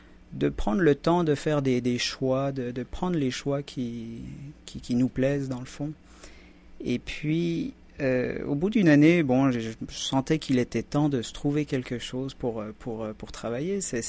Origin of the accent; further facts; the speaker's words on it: Switzerland; Je parle de mon cas particulier. Je viens de la Suisse. La Suisse est un pays où il y a beaucoup d'argent.